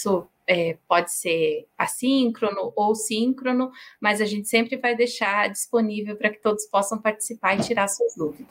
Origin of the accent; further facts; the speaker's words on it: Ribeirão Branco, São Paulo, Brazil; now in Curitiba, Brazil; eu não sou de Curitiba, né? Eu vim do interior de São Paulo, lá de Ribeirão Branco, é uma cidade pequenininha no Vale do Ribeira, né? E assim, essas cidades que vivem muito da agricultura, e até hoje é uma cidade que vive da agricultura.